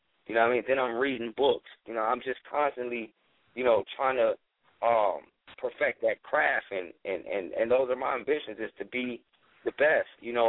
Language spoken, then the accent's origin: English; Minnesota, United States; now in California, United States; representing Minnesota, but I'm out in Cali.